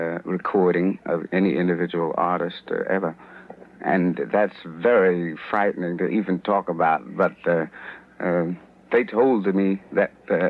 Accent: San Francisco, California, United States; And I was from San Francisco.

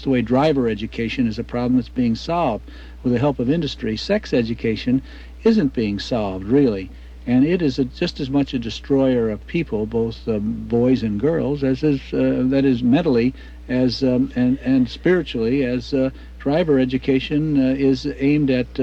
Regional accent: California, United States; still be able to say that I'm a Californian

